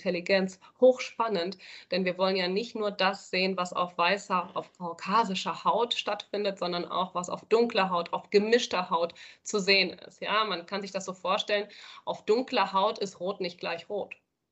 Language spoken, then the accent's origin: German; Spain; now in Germany; ich bin in Spanien aufgewachsen